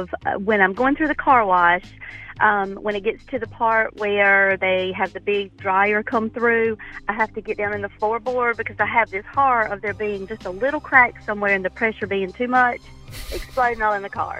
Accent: Darlington, South Carolina, United States; Well, Kelly, this is Southern crazy because I'm from Darlington.

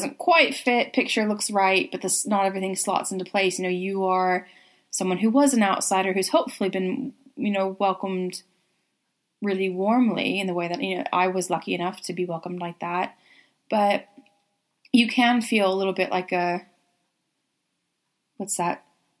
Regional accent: United States; okay, I grew up in America and you grew up in England, but we're both culturally very similar.

